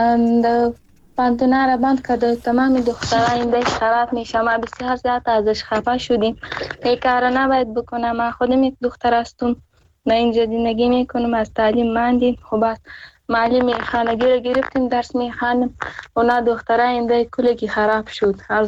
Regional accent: Afghanistan; Persian is a second language; ما از افغانستان هستیم، همین جا مجر شدیم

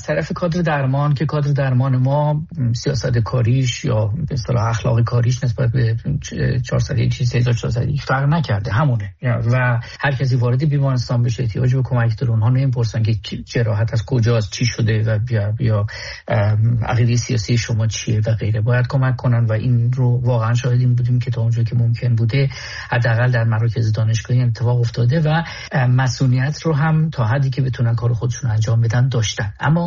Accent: Iran; now in Munich, Germany

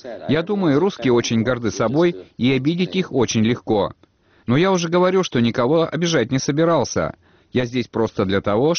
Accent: Slovenia; Russian is a second language; Мы росли с этим в Словении, вы знаете.

